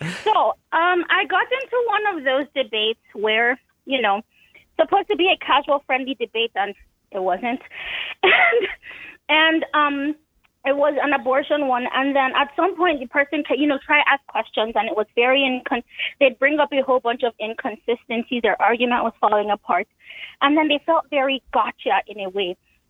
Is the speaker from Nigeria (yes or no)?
yes; Nigeria; born there; I was born in Nigeria.